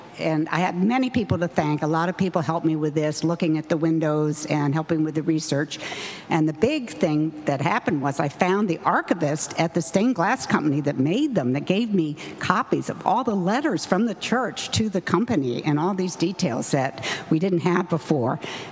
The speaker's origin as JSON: {"language": "English", "country": "United States", "said": "I'm not a medieval scholar. I'm American, and modern art is my subject"}